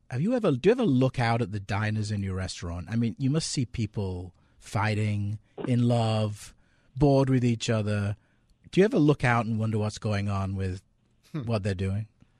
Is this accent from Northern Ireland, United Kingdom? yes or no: no; North West England, United Kingdom; I grew up in Lancashire in the north of England